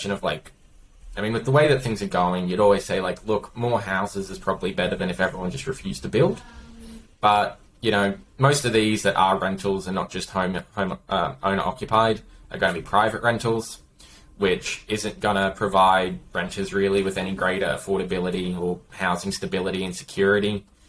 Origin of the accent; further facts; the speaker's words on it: Sunshine Coast, Queensland, Australia; I'm from the Sunshine Coast originally. which was constantly growing massively.